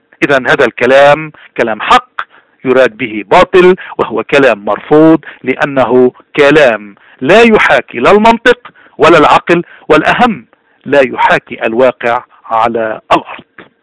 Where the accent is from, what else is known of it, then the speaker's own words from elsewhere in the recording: Lebanon; وعلينا كلبنانيين أن نضع أيدينا بأيدي بعضنا البعض لنحمي الوطن